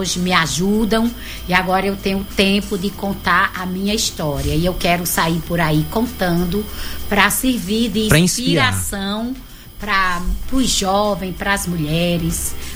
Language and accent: Portuguese; Currais Novos, Rio Grande do Norte, Brazil; moved away as an adult; now in Fortaleza, Brazil; Quando eu saí de Currais Novos para chegar a uma cidade grande. Em Currais Novos eu consegui comprar um carro, montar uma equipe de vendedores.